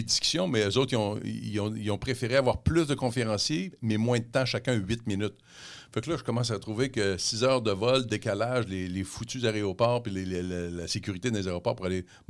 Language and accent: French; Quebec, Canada; accent: Québécois; j'avais pas changé grand-chose de mon accent québécois.